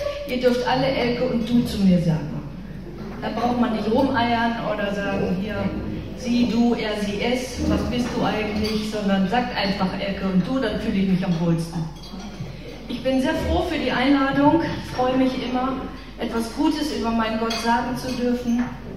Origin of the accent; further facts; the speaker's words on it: Gifhorn, Lower Saxony, Germany; Ihr hört das vielleicht auch in meinem Dialekt. Ich komme gebürtig aus Gifhorn, das ist bei Hannover. Dort spricht man das beste Deutsch.